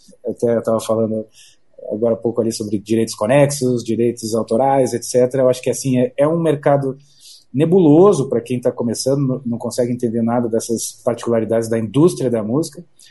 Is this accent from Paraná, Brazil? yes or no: yes; Curitiba, Paraná, Brazil; sou curitibano, tenho 44 anos, trabalho com música eletrônica.